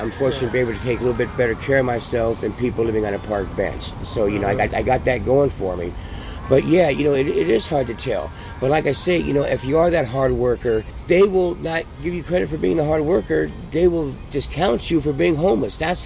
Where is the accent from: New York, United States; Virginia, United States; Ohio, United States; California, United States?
California, United States; San Francisco; I am from California. San Francisco.